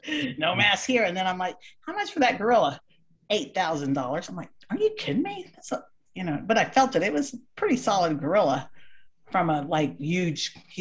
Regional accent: Pilot Point, Texas, United States; I grew up in Pilot Point. I never saw there was a gorilla.

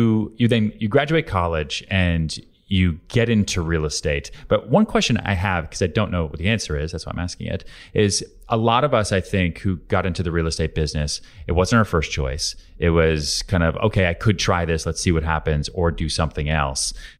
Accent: Houston, Texas, United States; also born or lived in Long Island / Boston; now in New York, United States; I was born in Houston, Texas, grew up there, bounced around Long Island outside Boston way before I ever came to New York.

